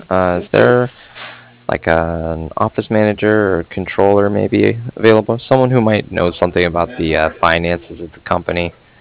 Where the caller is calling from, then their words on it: Cardiff, Wales, United Kingdom; And I'm calling from Cardiff, and that's spelled C-A-R-D-I-F-F, like Frank at the end.